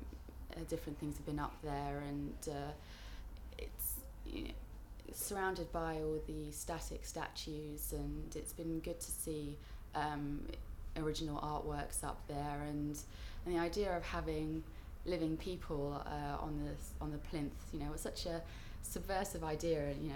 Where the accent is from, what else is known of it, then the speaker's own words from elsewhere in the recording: Bushey Heath, East of England, United Kingdom; I'm 25, and I'm from Bushey Heath in Hertfordshire.